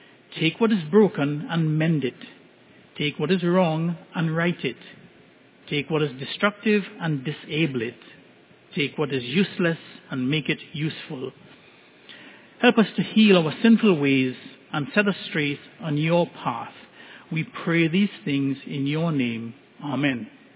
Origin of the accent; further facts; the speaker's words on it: Trinidad & Tobago; when I was growing up in Trinidad, I always thought that this song had only two verses